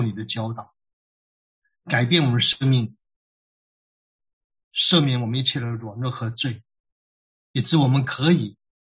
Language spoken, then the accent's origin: Chinese; northern China, China; 你知道我们是北方人啊